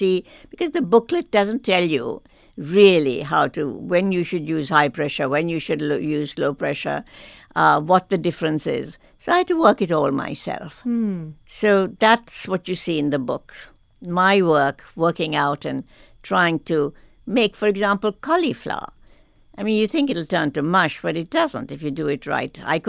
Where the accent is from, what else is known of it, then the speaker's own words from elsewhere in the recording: India; growing up in India, I grew up certainly when it was British. It was a British colony, and I grew up in schools that were part British.